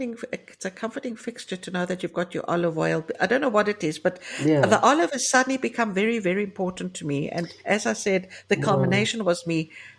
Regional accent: South Africa; also born or lived in Greece / Chicago; now in Cyprus; I was a Greek Cypriot, the Cypriot diaspora, born and brought up in South Africa. I then moved to Greece because I married a Greek.

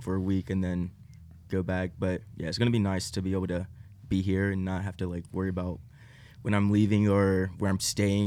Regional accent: Georgia, United States; now in Nashville, United States; I grew up in Northeast Georgia, and I grew up going to church like a lot of people do in small towns.

